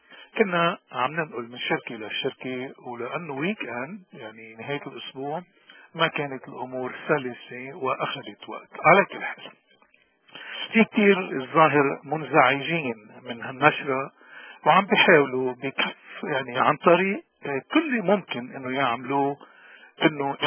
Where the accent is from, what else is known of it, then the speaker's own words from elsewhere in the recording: Lebanon; ونحن كشعب لبناني بدنا رحمة، بدنا منطق، بدنا شهادة للحق